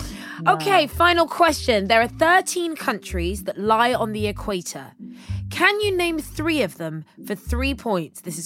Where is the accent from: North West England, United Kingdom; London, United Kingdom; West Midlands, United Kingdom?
London, United Kingdom; Oh, I'm from West London.